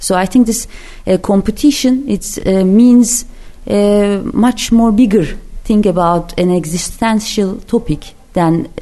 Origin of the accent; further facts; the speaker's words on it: Central Anatolia, Turkey; because I'm from Middle Anatolia, my grandmother, my ancestors.